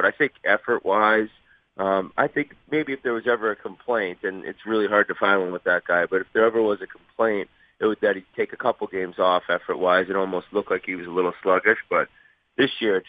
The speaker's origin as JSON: {"language": "English", "town": "Boston", "region": "Massachusetts", "country": "United States", "said": "I mean, I know I'm from Boston"}